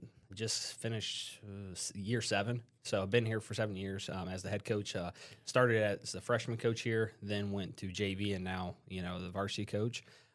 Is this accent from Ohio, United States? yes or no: yes; Lima, Ohio, United States; Well, I'm originally from Lima. I graduated from Lima Bath.